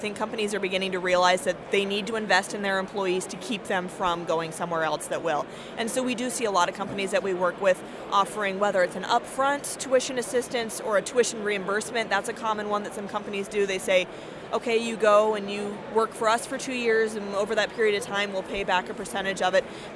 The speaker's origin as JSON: {"language": "English", "region": "Maryland", "country": "United States", "moved": "yes", "lives_now": "Bismarck, United States", "said": "I'm originally from Maryland, but I've been in North Dakota and Bismarck for almost 8 years now and absolutely love it."}